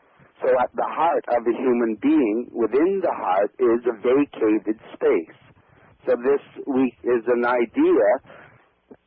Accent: Canada; we're two Canadian lads

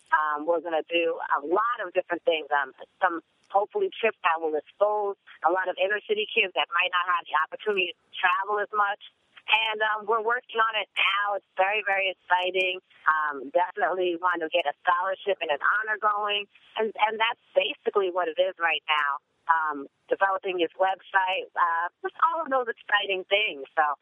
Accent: New Jersey, United States; now in Los Angeles, United States; Oh, no, I'm not from L.A. The movie was based in New Jersey. I'm from New Jersey, actually.

